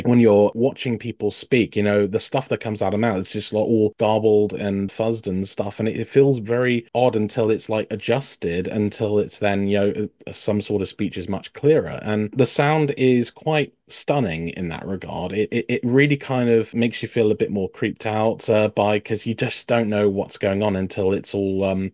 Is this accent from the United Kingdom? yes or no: yes; United Kingdom; or even in my case as a Brit, all the TARDIS sounds on Doctor Who.